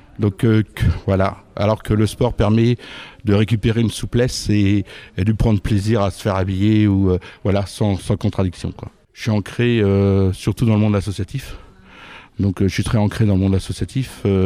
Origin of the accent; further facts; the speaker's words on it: Normandy, France; je viens de Normandie.